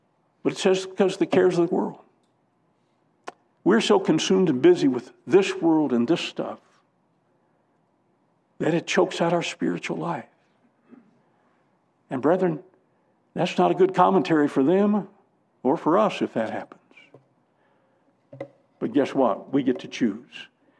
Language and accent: English; Illinois, United States; now in Charlotte, United States; I came from Illinois, farming country. You got nice black loam